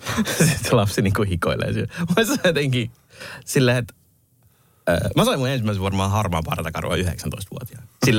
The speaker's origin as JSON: {"language": "Finnish", "country": "Somalia", "lives_now": "Finland", "said": "kun me tultiin pakolaisin Suomeen 89, niin me kelattiin, että me vielä mennään takaisin. Silleen, että niin. Ne ajattelivat, että se oli hetkellistä. Mutta sitten jossain muodossa on vaikka esimerkiksi somalien sisällissota on jatkunut melkein tähän päivään."}